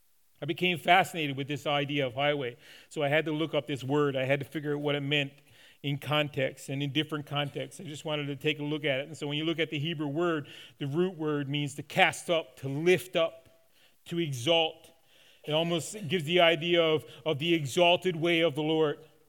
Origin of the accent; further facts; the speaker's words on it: Newfoundland and Labrador, Canada; When I came up from Newfoundland the first time when I was 8 years old and we were driving through Toronto